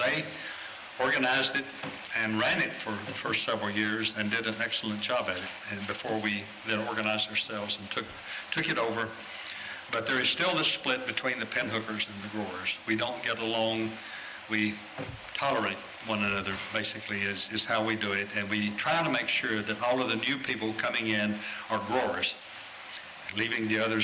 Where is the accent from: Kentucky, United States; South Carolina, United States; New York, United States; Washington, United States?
Kentucky, United States; Berea; we're almost all from Madison County, Kentucky. And we sort of advertise ourselves as being from Madison County, and I'm from Berea, and I advertise Berea in Madison County.